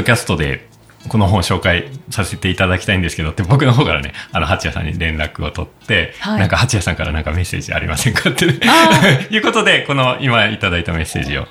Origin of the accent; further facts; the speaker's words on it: Hokkaido, Japan; 僕北海道出身で常に断熱ある家で住んでたんで